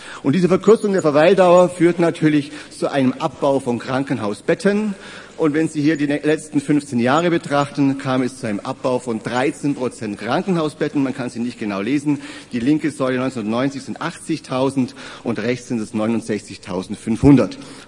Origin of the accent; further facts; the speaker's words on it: Bavaria, Germany; Gehen wir in den Südwesten Bayerns, in meine Heimat nach Schwaben